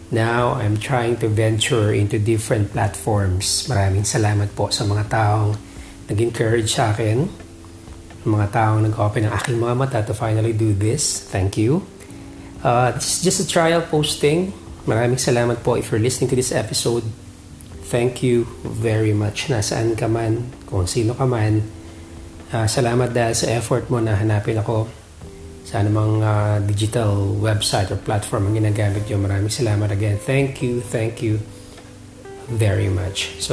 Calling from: Robina, Queensland, Australia; I'm broadcasting, or should I say, I'm podcasting from Robina, Gold Coast, Down Under, Australia.

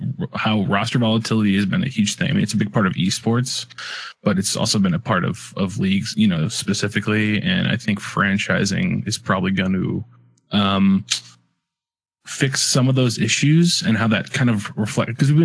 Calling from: Chicago, Illinois, United States; I'm calling in from sunny Chicago.

